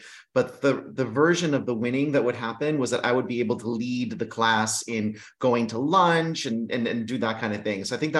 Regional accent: Greece; I was raised in Greece. … I'm actually more Greek than I am German.

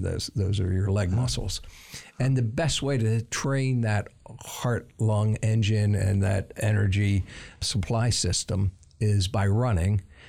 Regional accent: Pennsylvania, United States; I grew up in Pennsylvania. So I know I'm in Spartan country here, but I went to Penn State.

